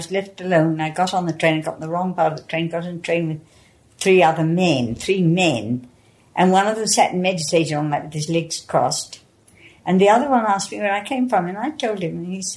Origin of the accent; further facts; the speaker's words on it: India; You see, I came from India, and Elizabeth took me into her house.